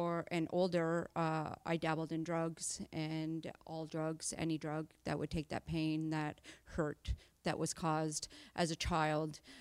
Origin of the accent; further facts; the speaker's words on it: Miramichi, New Brunswick, Canada; So I was born and raised in Miramichi.